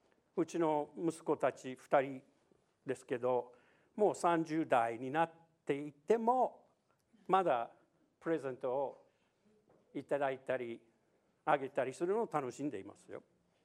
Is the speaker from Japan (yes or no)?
no; Louisiana, United States; Japanese is a second language; 私ルイジアナ出身ですけど、アメリカの南部の方ですけど、